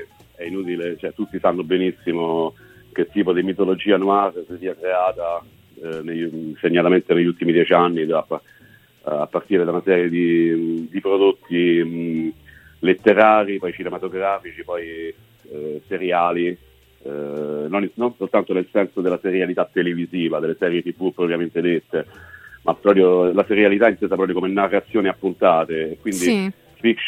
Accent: Ostia, Lazio, Italy; Come tutti i ragazzi che sono cresciuti a Ostia

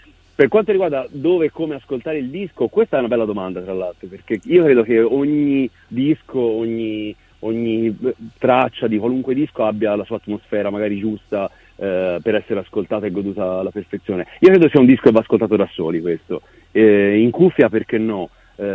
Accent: Florence, Tuscany, Italy; io sono cresciuto nella Firenze degli anni 90, che era pazzesca. Io forse all'epoca non me ne rendevo conto perché ero molto giovane.

